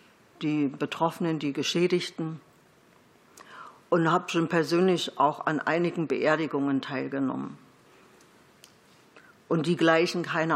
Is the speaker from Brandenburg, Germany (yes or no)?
yes; Brandenburg, Germany; Ich komme aus dem Land Brandenburg, wohne in Potsdam sehr gerne